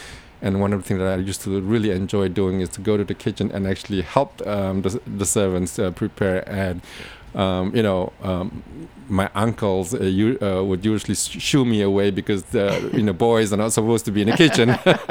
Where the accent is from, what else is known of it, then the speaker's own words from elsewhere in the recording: Singapore; I remembered when I was growing up in Singapore